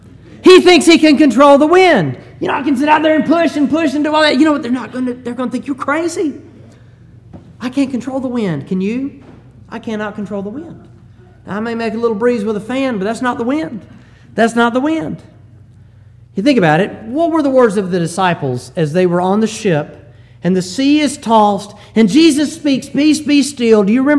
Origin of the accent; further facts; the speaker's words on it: Huntsville, Alabama, United States; I'm from Huntsville, and it's the home of NASA, and they designed the Saturn V that put man on the moon